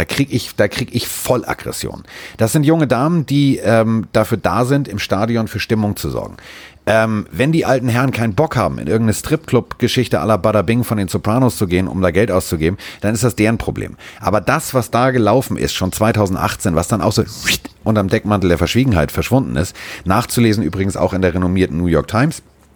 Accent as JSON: {"language": "German", "region": "Hamburg", "country": "Germany", "said": "Also ich komme aus Hamburg."}